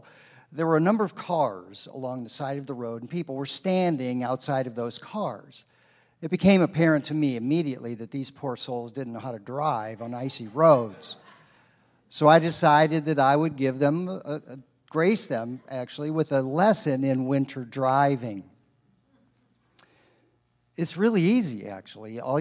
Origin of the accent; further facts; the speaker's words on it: Akron, Ohio, United States; Of course, I grew up in Akron, Ohio, not far from here, and had driven in wintry conditions on snow.